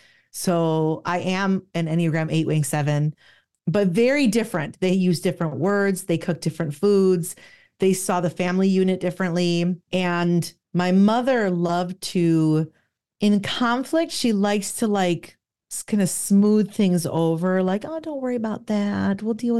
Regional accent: Chicago, Illinois, United States; born there; I'm the daughter of two immigrants from Colombia and Argentina. I was born in Chicago, and I'm in a cross-cultural marriage and have two biracial kids.

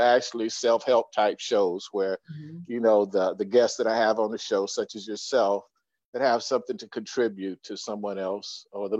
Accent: Bonham, Texas, United States; now in California, United States; Texas, like this little country town called Bonham, Texas, and Fannin County.

